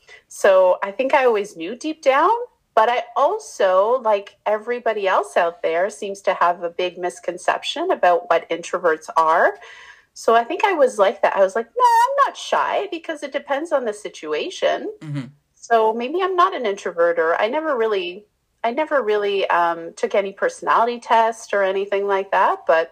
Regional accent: Canada; I got to do a better job in talking about how we're Canadian.

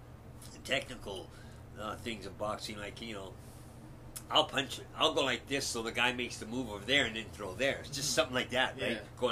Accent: Vancouver, British Columbia, Canada; I was from Vancouver, but I was living in Calgary

